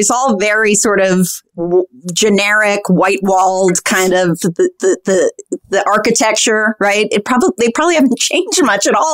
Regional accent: Pennsylvania, United States; I grew up in Pennsylvania. My parents watched Dallas.

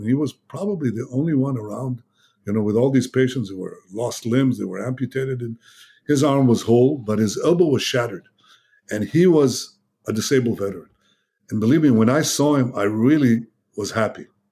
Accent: Jerusalem, Jerusalem District, Israel; Israel was founded. He left it, and I grew up in Jerusalem.

